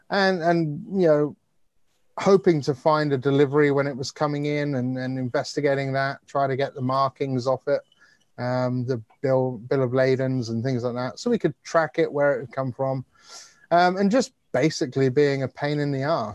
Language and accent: English; Malta; also born or lived in Cyprus / United Kingdom; now in Hong Kong; So I've been in Hong Kong over about 30 years now. I originally came here from the UK, although I spent most of my childhood in the Mediterranean, growing up in Malta and Cyprus.